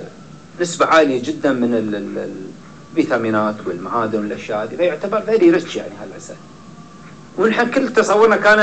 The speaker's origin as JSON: {"language": "Arabic", "region": "Abu Dhabi", "country": "United Arab Emirates", "said": "حتى المدارس اللي عندنا في أبو ظبي"}